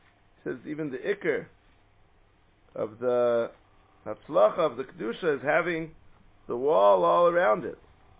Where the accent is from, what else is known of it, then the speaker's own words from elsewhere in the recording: Atlanta, Georgia, United States; And, growing up in Atlanta, they used to sing this very nicely when they opened the Aron.